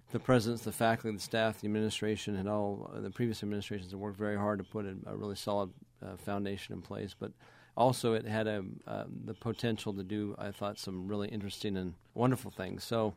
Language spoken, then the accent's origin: English; Texas, United States; also born or lived in Utah; Well, quite frankly, we were very happy in Utah. While I grew up in Texas, my family's in Utah.